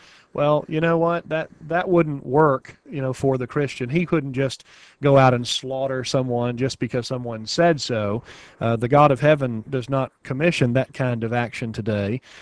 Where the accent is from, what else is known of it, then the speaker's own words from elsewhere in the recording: United States; and believe me, I'm an American through and through, and proud to be.